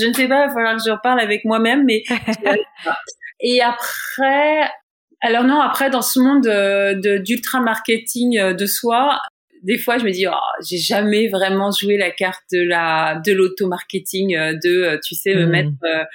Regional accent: France; now in New York, United States; New York en tant que française

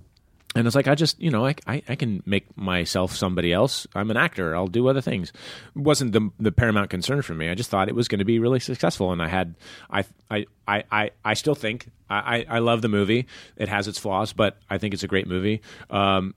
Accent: Iowa, United States; And I was like a naive kid from Iowa.

